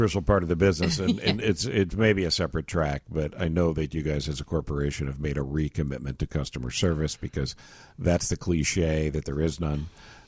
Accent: New York, United States; You know, and I grew up near Cornell.

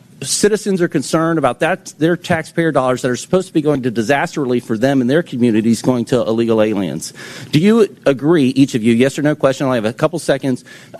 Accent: Texas, United States; So I'm from Texas. Let's talk about Texas.

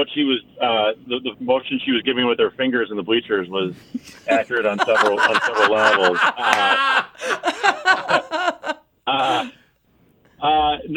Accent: Wisconsin, United States; now in Chicago, United States; So I grew up in Wisconsin and was a huge Packers fan, but I kind of outgrew that, being now in Chicago, you know, longer than I was living in Wisconsin.

